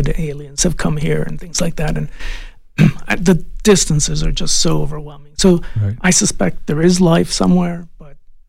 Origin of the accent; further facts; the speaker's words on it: Los Angeles, California, United States; And yeah, I grew up in Los Angeles, so I could see 5 stars.